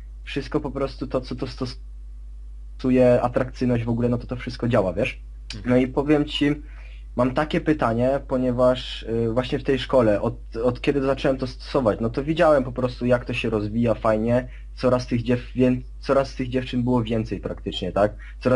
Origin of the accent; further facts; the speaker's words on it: Vienna, Austria; Jestem z Wiednia, mam 18 lat.